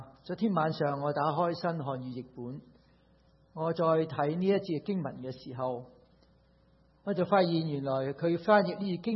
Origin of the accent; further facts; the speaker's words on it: Hong Kong; 其实我自己在香港长大，在香港来，我 我仲有亲人喺香港，师母都有亲人喺香港